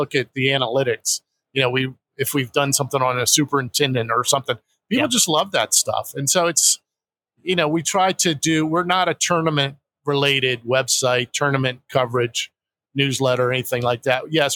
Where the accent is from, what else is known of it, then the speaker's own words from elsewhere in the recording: Columbus, Ohio, United States; I'm actually from Columbus, Ohio.